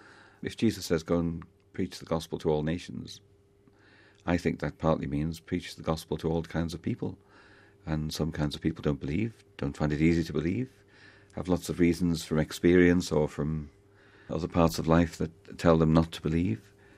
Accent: United Kingdom; like me as a British person, finds it instinctively difficult to speak about culture

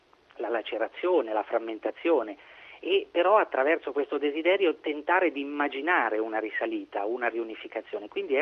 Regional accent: Sansepolcro, Tuscany, Italy; io sono originario di Sansepolcro, che è questo piccolo paese in Toscana orientale al confine con l'Umbria, dove è nato ed è a lungo vissuto Piero della Francesca

